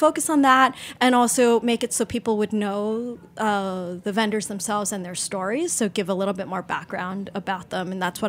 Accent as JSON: {"language": "English", "town": "Baltimore", "region": "Maryland", "country": "United States", "tie": "born or raised there", "said": "When I was growing up in Baltimore, there is a decent sized Chinese community in DC, but there definitely wasn't the same kind of concentration of food there. So my family would drive from Baltimore up to New York every few weeks."}